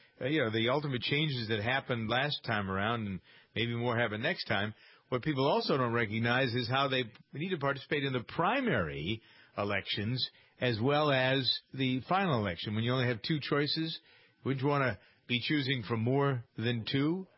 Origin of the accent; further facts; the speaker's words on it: Framingham, Massachusetts, United States; The town of Framingham, which is my hometown, had a recent election, town election.